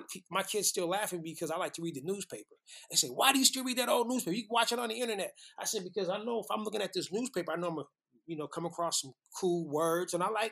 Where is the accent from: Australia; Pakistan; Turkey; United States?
United States; Oakland, California; Just growing up in Oakland, it's just something about it where people try to take advantage of you.